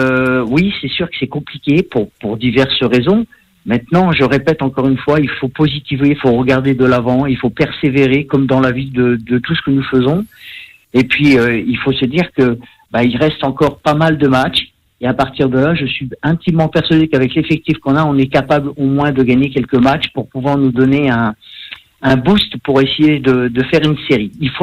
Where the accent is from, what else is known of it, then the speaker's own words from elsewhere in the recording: Pays de la Loire, France; parce que vous savez que je suis de la Vendée, donc à Cholet c'est à côté